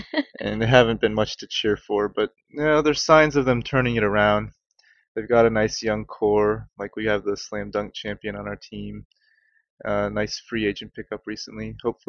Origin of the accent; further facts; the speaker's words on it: Atlanta, Georgia, United States; I'm from Atlanta, so my favorite team is the Hawks.